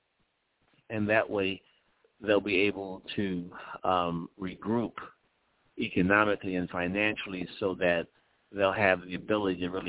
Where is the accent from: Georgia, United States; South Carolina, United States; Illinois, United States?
Illinois, United States; I'm from Illinois. Illinois can be in play.